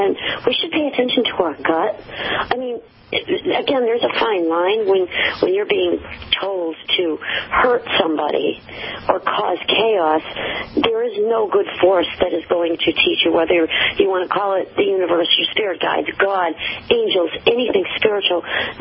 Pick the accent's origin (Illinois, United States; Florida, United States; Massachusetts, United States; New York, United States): Massachusetts, United States; Revere; I don't come from Salem. I come from Revere, which is 2 towns down.